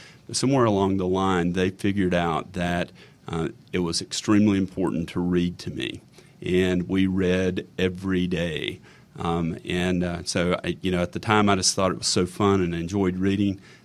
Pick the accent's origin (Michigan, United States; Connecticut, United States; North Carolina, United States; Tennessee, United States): North Carolina, United States; born there; Well, I was born in North Carolina and was given up for adoption at birth. My parents adopted me from the child welfare system in North Carolina